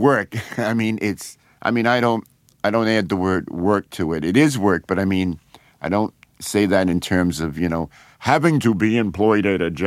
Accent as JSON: {"language": "English", "country": "United States", "tie": "born or raised there", "said": "I was raised black in America, so I have plenty of experience with that."}